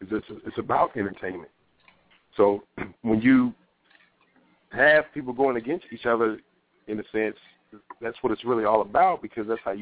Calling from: Bloomington, Illinois, United States; I'm calling in from Bloomington, Illinois.

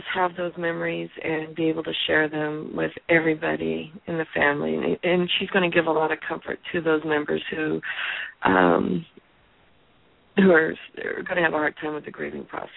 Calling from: California, United States; I'm calling from California.

